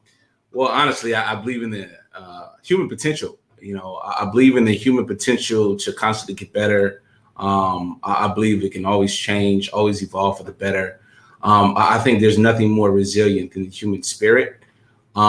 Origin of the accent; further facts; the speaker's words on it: St. Louis, Missouri, United States; I come from St. Louis, Missouri. A lot of people don't know this, but St. Louis always ranks in the top five most dangerous cities in America.